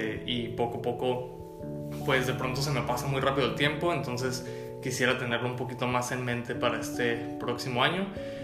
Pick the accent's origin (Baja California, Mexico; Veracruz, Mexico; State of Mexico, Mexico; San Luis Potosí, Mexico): Baja California, Mexico; Tijuana; moved away as an adult; a partir de los 18 años salí de la ciudad de Tijuana